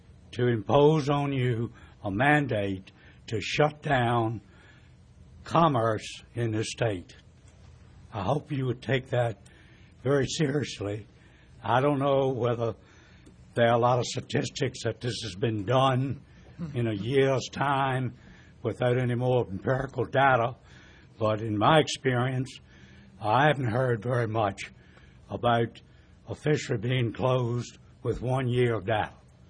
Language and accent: English; Northern Neck, Virginia, United States; I'm from Northern Neck, Virginia.